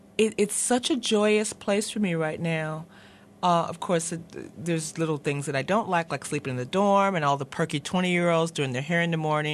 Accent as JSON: {"language": "English", "town": "Chicago", "region": "Illinois", "country": "United States", "said": "I'm originally from Chicago"}